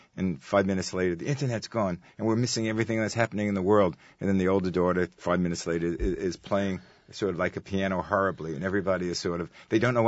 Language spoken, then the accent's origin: English; Brooklyn, New York, United States; Yes, I know. I'm from Brooklyn.